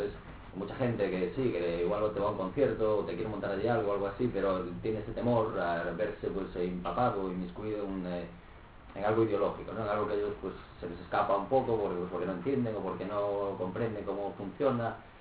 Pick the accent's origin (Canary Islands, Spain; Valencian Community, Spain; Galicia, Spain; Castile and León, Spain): Galicia, Spain; Ferrol; soy de Ferrol, yo no soy de Coruña, ¿no? Sí, de aquí soy ferrolano.